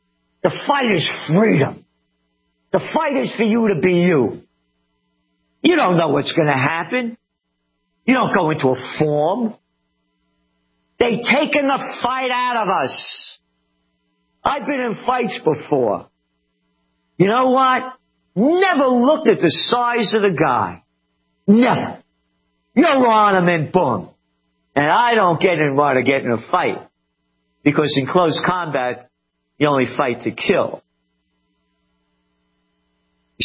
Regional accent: Bronx, New York, United States; born there; also born or lived in Yonkers; I was born in the Bronx, in Napolitano, born in the Bronx, born to be free. Learned how to fight right away. I didn't go home crying. And I got in a fight when we moved from the Bronx to Yonkers.

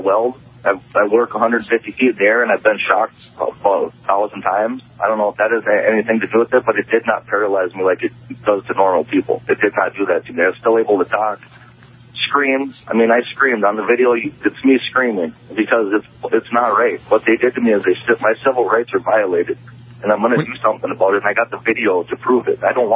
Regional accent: North Dakota, United States; I'm from North Dakota, lived here my whole life, and that's how I got treated in Dickinson.

